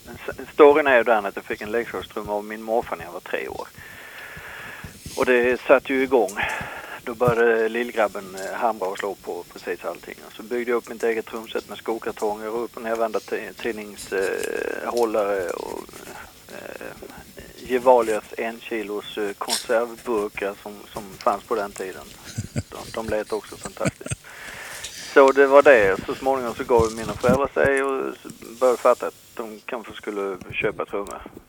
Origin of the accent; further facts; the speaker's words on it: Småland, Sweden; Det stämmer det. Jag är ju smålänning.